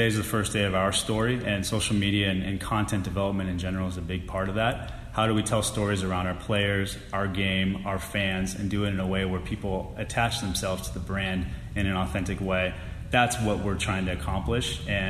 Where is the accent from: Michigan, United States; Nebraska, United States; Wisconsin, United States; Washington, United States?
Washington, United States; Bellevue; Yeah, I grew up in Bellevue.